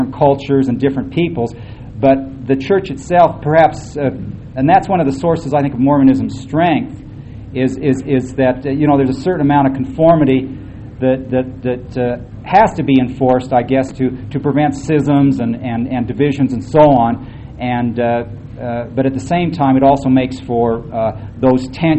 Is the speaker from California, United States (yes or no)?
yes; California, United States; But anyway, I'm from California.